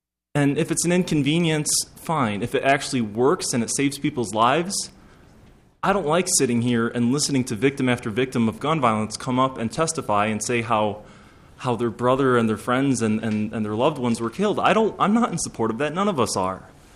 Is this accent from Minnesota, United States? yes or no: yes; Bloomington, Minnesota, United States; I'm from Bloomington, Minnesota.